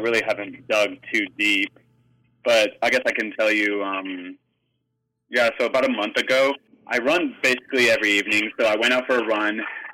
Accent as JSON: {"language": "English", "town": "Del Rio", "region": "Texas", "country": "United States", "tie": "born there", "said": "I was born in Del Rio, Texas"}